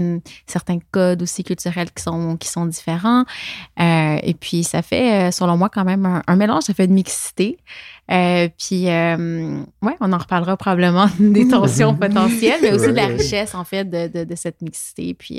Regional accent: Quebec, Canada; born there; Moi, mes parents ont émigré du Moyen-Orient. Je suis née au Québec. Mais j'ai quand même j'accorde une importance à mon bagage ethnique, donc arabe.

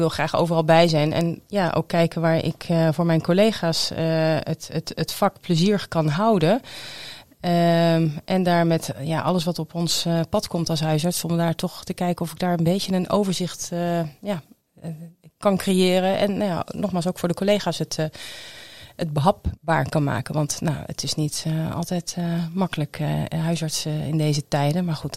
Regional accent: Zeeland, Netherlands; ik ben een beetje bleu als Zeeuwse.

